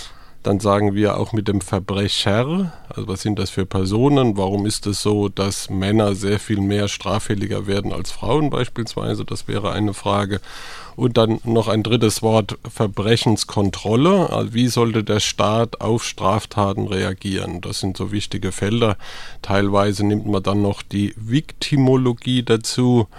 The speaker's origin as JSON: {"language": "German", "town": "Mannheim", "region": "Baden-Württemberg", "country": "Germany", "also_born_or_lived": "Heidelberg / Freiburg", "accent": "Mannheim dialect", "said": "Also ich das hört man am Dialekt nach wie vor, ich bin ein Mannheimer und habe dann studiert in Heidelberg, war dann ein Jahr in der Schweiz, in Lausanne, bin dann nach Freiburg gekommen, war dann auch sehr lange in Freiburg"}